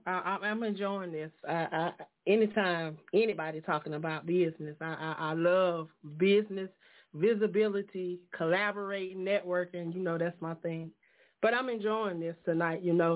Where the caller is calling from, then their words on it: Atlanta, Georgia, United States; I'm calling from Atlanta today.